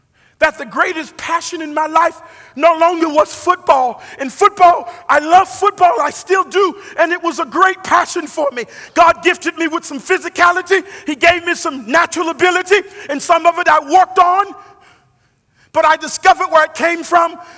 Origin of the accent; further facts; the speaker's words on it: Atlanta, Georgia, United States; right here in Atlanta, my home state